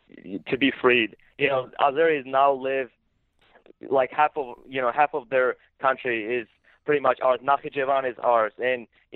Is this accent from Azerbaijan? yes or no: yes; Nagorno-Karabakh, Azerbaijan; English is a second language; So, being a person who was born in Artsakh, lived there and raised there, and from many generations, I'm from Artsakh.